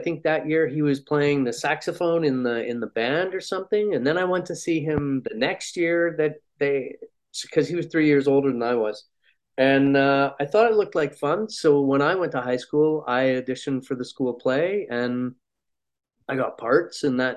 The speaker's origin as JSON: {"language": "English", "country": "Canada", "tie": "born or raised there", "said": "I don't know whether it was more because I grew up in Canada"}